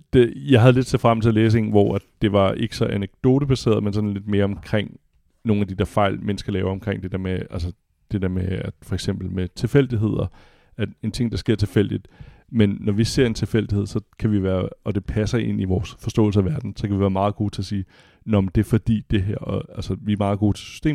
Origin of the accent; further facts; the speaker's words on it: Rødovre, Capital Region of Denmark, Denmark; jeg var født og opvokset i Rødovre